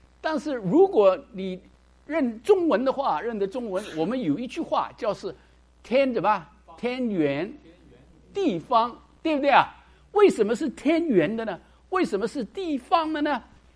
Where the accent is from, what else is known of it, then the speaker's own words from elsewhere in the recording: Hong Kong; 我是从香港来的，所以香港时常去啊。